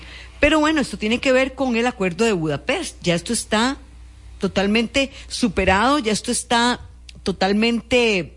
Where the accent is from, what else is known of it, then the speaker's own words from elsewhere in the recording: Costa Rica; ¿En qué nos puede cambiar como costarricenses, como empresas, como consumidores, la 5G?